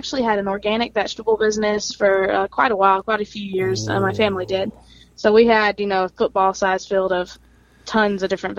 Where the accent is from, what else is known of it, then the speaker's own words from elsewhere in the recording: Navasota, Texas, United States; also born or lived in Conroe; Yep, I am from Navasota. I claim that as home. I was actually born, I guess, Conroe Woodlands area, but I grew up on a farm outside Navasota.